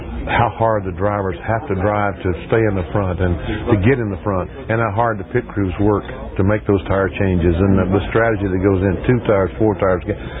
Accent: North Carolina, United States; Again, growing up in North Carolina, we had stock car racing.

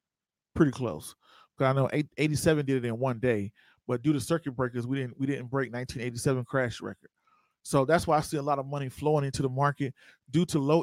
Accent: Waynesboro, Georgia, United States; I'm not from Atlanta. I'm from Georgia. I'm from a small town, Waynesboro, Georgia

